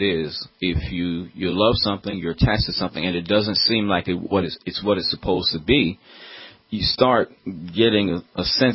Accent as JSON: {"language": "English", "country": "United States", "said": "And I want, as both a Christian and a pastor, and then thirdly, as an American"}